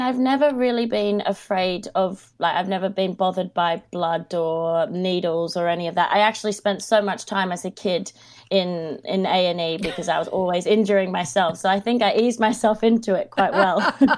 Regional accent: Sydney, New South Wales, Australia; also born or lived in Watford, England; I grew up my life in Sydney in Australia.

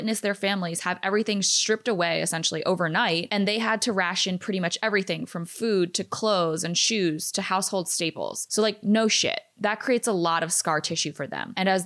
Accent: United States; born there; first language English; because I was born in America and I have the sense of entitlement that, hey, I am a by birth citizen. I deserve to be here. I speak the language. I am a, you know, native English speaker.

